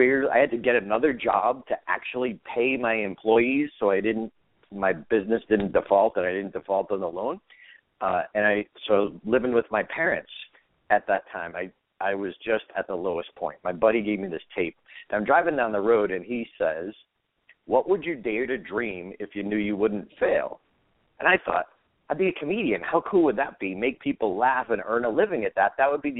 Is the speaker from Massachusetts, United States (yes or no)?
yes; Boston, Massachusetts, United States; moved away as an adult; now in Las Vegas, United States; I'm talking to you from Las Vegas, where I live. I grew up in Boston. I moved here about 8 years ago